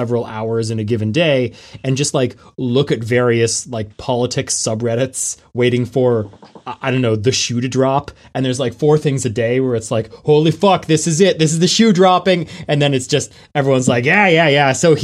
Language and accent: English; Canada; I don't think I'm necessarily shy to talk about American politics being a Canadian